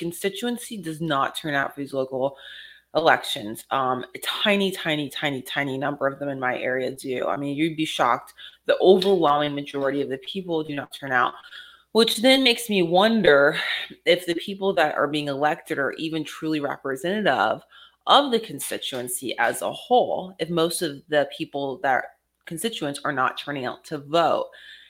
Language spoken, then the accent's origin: English; Florida, United States; I'm from Florida, so DeSantis, Governor DeSantis, is currently in office there.